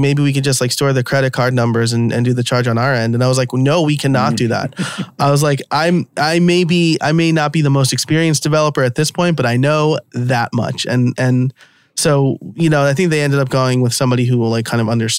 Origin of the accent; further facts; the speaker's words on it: New York, United States; accent: New York; sorry, my New York accent might come out from time to time.